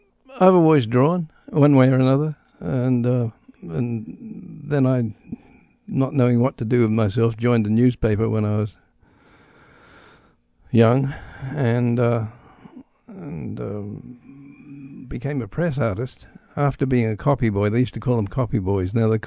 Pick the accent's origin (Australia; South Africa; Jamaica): Australia; Adelaide, South Australia; now in Santa Fe, United States; Australia. Adelaide, Australia.